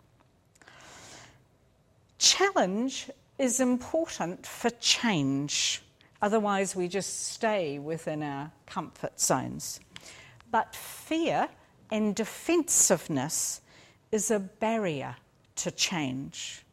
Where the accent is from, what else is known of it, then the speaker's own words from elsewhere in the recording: New Zealand; from being a woman growing up in New Zealand in the 60s and 70s